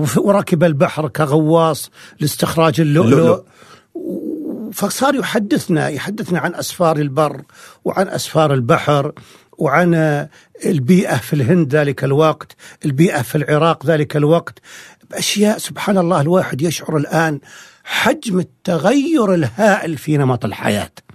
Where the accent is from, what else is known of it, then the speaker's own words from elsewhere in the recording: Al Zulfi, Riyadh Province, Saudi Arabia; كان عادي مثلا إذا ذهبنا إلى بلدتنا الزلفي